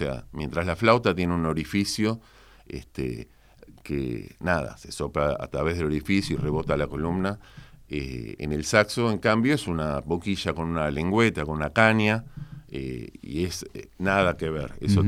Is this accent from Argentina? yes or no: yes; Buenos Aires, Argentina; Soy reporteño.